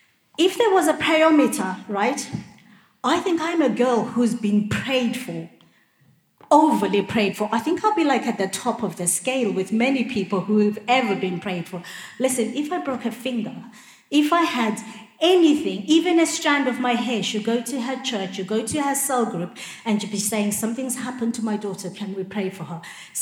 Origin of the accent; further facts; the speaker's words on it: Zimbabwe; born there; I was born in Rhodesia during what they call the Bush War.